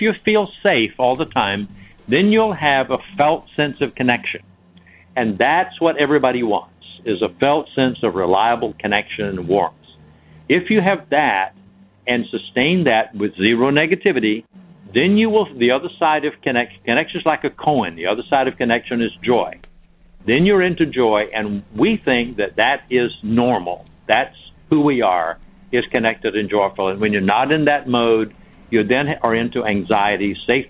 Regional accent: the South, United States; I grew up in the South, that my theology was pretty much a Southern regional theology

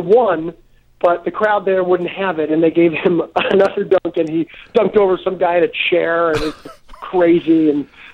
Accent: Toronto, Ontario, Canada; also born or lived in Sarnia / Montreal; I was born in Sarnia, but I was only there for about 8 months and then went to Montreal and finally landed in Toronto.

